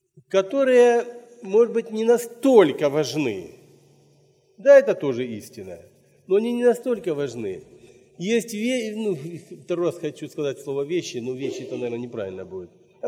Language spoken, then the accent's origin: Russian; Shakhty, Rostov Oblast, Russia; Я рос в Шахтинской церкви в Ростовской области.